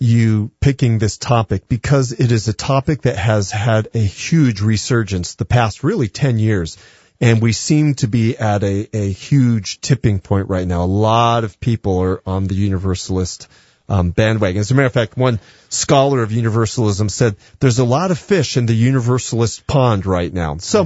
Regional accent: California, United States; born there; I mean, even though I was born in California, I love New Mexico

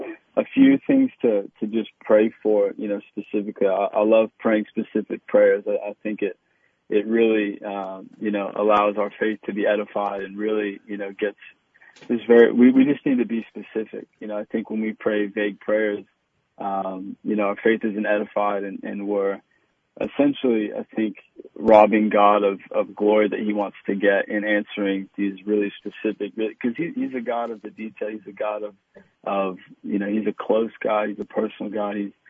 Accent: Australia; being Australian and knowing, you know, a lot about Perth and coming here frequently growing up. I mean, in so many ways, it's such a new city, even, you know, as now moving here and new for my wife and kids.

